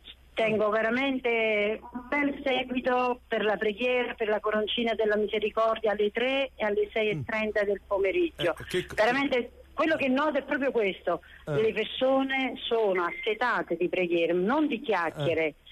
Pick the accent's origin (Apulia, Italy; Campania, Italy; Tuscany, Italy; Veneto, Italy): Campania, Italy; now in Naples, Italy; Non sono napoletana, appartengo a un paesino vicino da Cerra, però vivo a Napoli ormai da 30 anni.